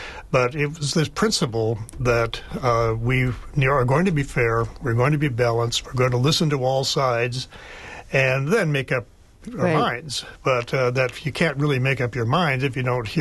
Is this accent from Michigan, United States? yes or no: yes; Michigan, United States; moved away; You know, I was from Michigan originally, and I came over here and in 68.